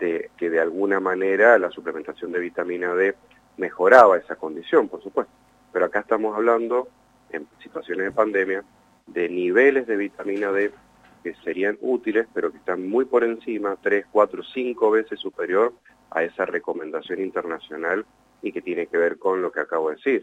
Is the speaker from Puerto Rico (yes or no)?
no; Mendoza, Argentina; Entonces decidí yo, como mendocino